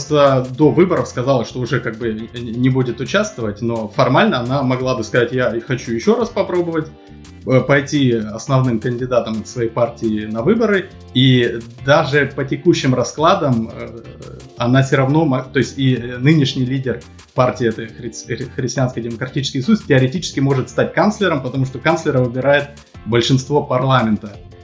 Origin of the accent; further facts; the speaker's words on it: Hamburg, Germany; accent: North German; Я из Гамбурга, из северной Германии.